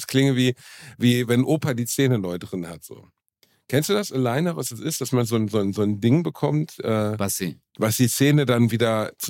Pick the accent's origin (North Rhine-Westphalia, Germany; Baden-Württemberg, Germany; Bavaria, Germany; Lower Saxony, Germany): North Rhine-Westphalia, Germany; Gelsenkirchen; also born or lived in Dortmund; Weißt du, ich bin aus Gelsenkirchen und habe in Dortmund gelebt, eine Frau aus Dortmund geheiratet